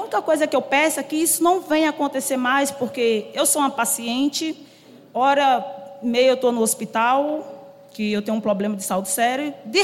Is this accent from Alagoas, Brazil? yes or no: yes; Arapiraca, Alagoas, Brazil; Não sou daqui, sou natural de Alagoas, lá de Arapiraca. Estou aqui há 5 anos.